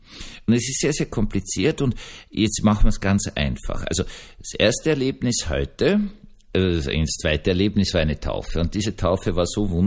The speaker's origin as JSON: {"language": "German", "country": "Austria", "said": "Und jetzt bin ich Österreicher und da gibt es kein"}